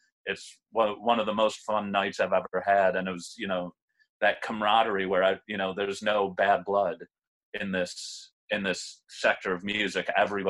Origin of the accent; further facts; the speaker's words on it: Buffalo, New York, United States; I'm from Buffalo, New York, which is way up north.